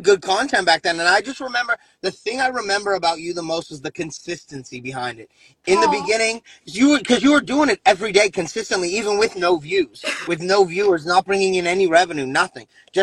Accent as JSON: {"language": "English", "town": "Boston", "region": "Massachusetts", "country": "United States", "said": "And I'm from Boston. I'm from this area. And my mom was here."}